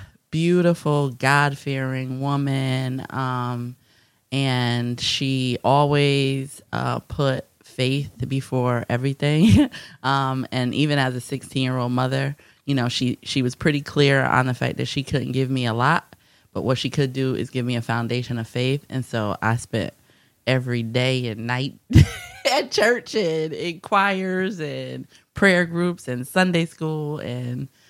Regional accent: New Haven, Connecticut, United States; Right here in New Haven, Connecticut, born at the Hospital of St. Raphael, when it was that.

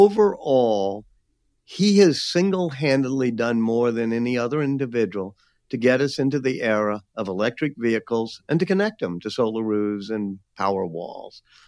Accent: New Orleans, Louisiana, United States; You know, I love being back in my hometown in New Orleans, teaching the next generation of students here at Tulane.

